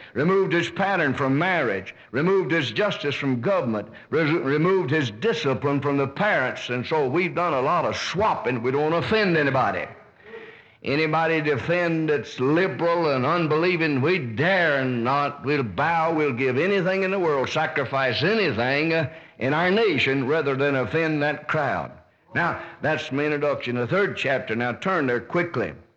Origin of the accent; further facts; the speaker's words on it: United States; I'm an American. I love my country. I've wept over my country.